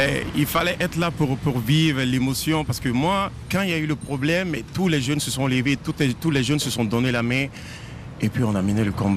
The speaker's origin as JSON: {"language": "French", "country": "Côte d’Ivoire", "tie": "born or raised there", "said": "moi, je suis né en Côte d'Ivoire et j'ai grandi là-bas. On s'est toujours senti chez nous en Côte d'Ivoire."}